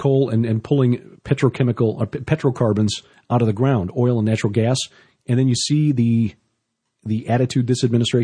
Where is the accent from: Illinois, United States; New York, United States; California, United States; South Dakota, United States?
Illinois, United States; Chicago; I grew up in Chicago.